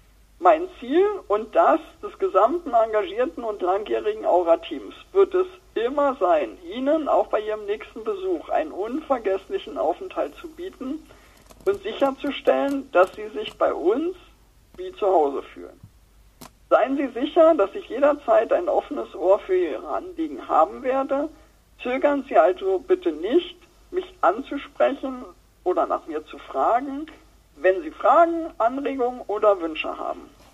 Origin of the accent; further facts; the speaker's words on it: Berlin, Germany; also born or lived in North Rhine-Westphalia / Bavaria; ich bin verheiratet und 55 Jahre alt. Geboren im Rheinland, im Bergischen Land, sind meine Eltern und ich zunächst nach Bayern gezogen, wo ich die ersten vier Schuljahre absolviert habe, bevor wir dann nach Berlin gezogen sind.